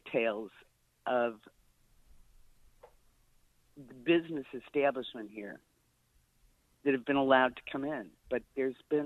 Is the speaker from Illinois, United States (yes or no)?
yes; Aurora, Illinois, United States; So you're right on spot. I'm from Aurora.